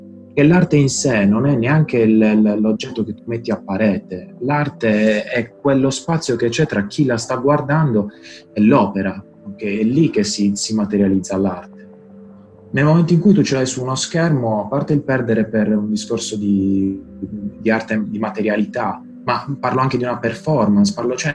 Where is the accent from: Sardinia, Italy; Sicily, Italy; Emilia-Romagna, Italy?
Sardinia, Italy; Cagliari; Io sono di Cagliari.